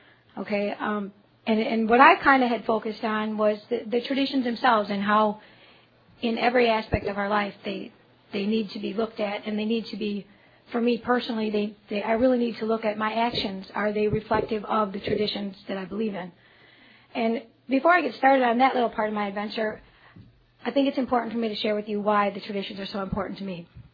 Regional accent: Georgia, United States; I come from Georgia. My home group is the Milledgeville group.

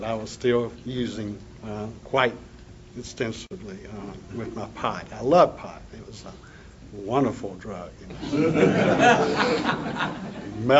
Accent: North Carolina, United States; I'm North Carolina native and bred. Lived in North Carolina all my life. That's where my accent comes from. Thank goodness I haven't lost it.

